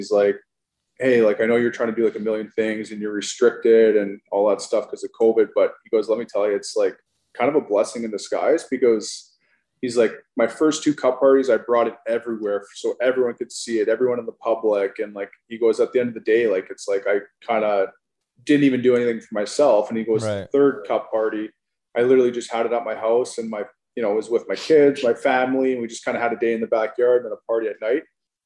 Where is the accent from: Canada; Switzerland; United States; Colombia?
Canada; just being from Canada